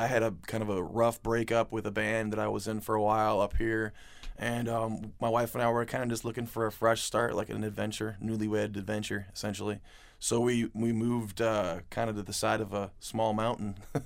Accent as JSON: {"language": "English", "town": "St. Charles", "region": "Illinois", "country": "United States", "tie": "born or raised there", "also_born_or_lived": "Elmhurst / Lombard", "said": "We actually grew up more by the city. We're from the suburbs. I was born in Elmhurst, lived in Lombard for a while, and then my dad moved us out to St. Charles, Illinois, in the late 70s. So we grew up there and went to high school up there."}